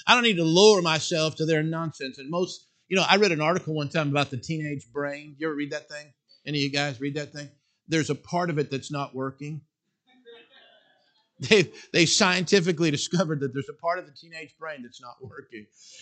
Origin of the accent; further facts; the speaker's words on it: Wyoming, United States; I mean, I grew up in Wyoming.